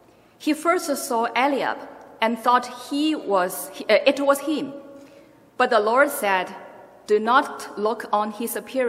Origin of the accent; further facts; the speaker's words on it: Shanghai, China; English is a second language; I was born and raised in Shanghai, where the Christmas atmosphere is always very festive.